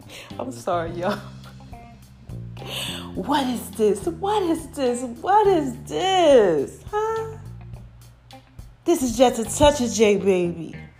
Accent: New Jersey, United States; now in Georgia, United States; when I came from New Jersey to Georgia, almost 6 years ago.

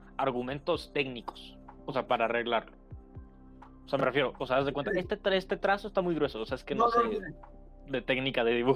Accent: Mexico; pues es porque yo soy mexicano, ¿no?

